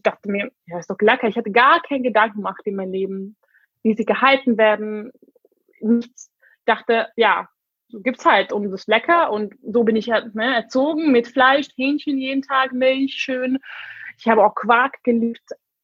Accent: Hungary; first language English; German is a second language; now in Berlin, Germany; Ich wohne seit 6 Jahren in Berlin. Ursprünglich komme ich aus Ungarn, aber ich bin mit Englisch und Ungarisch aufgewachsen. Mein Papa kommt aus Schottland.

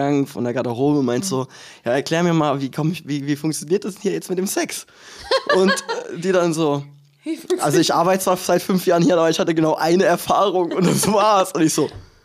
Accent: Baden-Württemberg, Germany; Also ich bin ja eigentlich aus Süddeutschland, aus Mannheim-Heidelberger Ecke.

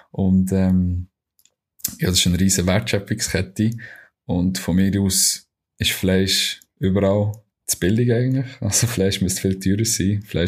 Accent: Switzerland; wir als Schweizer

